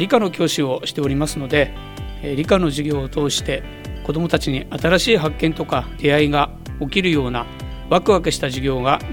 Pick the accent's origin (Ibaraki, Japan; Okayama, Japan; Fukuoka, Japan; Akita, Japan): Akita, Japan; Omonogawa; 出身は雄物川町です。かつて存在した沼館小学校、雄物川中学校を卒業しました。